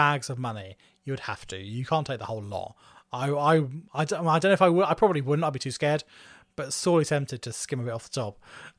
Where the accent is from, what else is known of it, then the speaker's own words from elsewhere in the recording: Margate, South East England, United Kingdom; Absolutely, being a Margate boy.